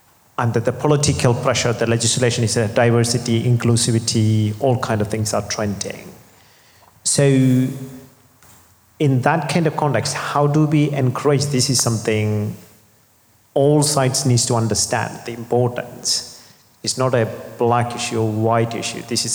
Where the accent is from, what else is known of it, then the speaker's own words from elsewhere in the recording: India; now in Teesside, United Kingdom; so originally I'm from India